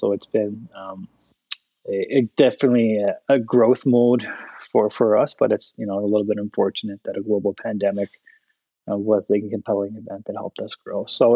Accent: Ottawa, Ontario, Canada; born there; as a youngster, I, you know, was born in Ottawa and I, you know, spent some time in Ottawa

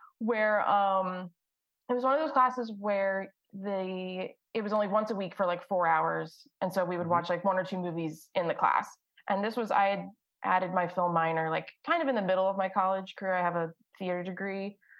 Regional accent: Bel Air, Maryland, United States; I'm originally from Bel Air, Maryland.

